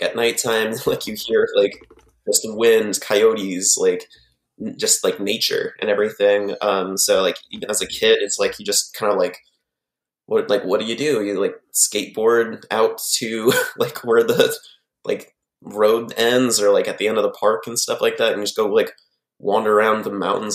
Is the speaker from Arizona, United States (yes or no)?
yes; Arizona, United States; Probably when I was like, I must have been like 3 or 4. We moved when I was a really little kid.